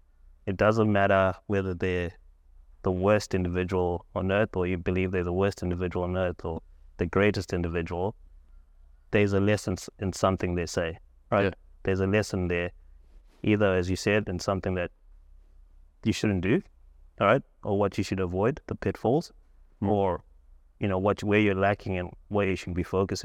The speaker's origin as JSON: {"language": "English", "country": "Zimbabwe", "moved": "as an adult", "lives_now": "Australia", "said": "So I'm from Zimbabwe originally and didn't know a thing about the Gold Coast, right?"}